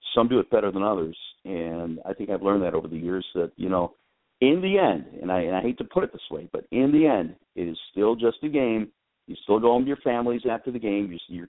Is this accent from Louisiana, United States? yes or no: no; Detroit, Michigan, United States; I mean, I'm a Tigers fan. I grew up in Detroit.